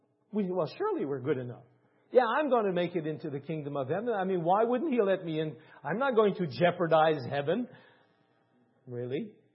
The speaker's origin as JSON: {"language": "English", "region": "Ontario", "country": "Canada", "said": "I'm from Northern Ontario in Canada. It's pretty well French Canadian over there, and they're all Catholics, almost all Catholics."}